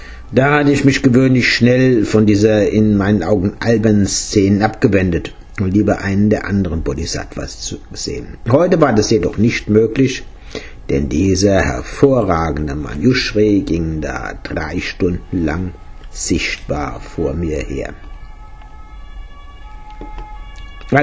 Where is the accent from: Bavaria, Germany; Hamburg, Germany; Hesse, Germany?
Hesse, Germany; Großauheim; Der Tambour-Major in den Festzügen der 50er Jahre in meinem Heimatort Großauheim.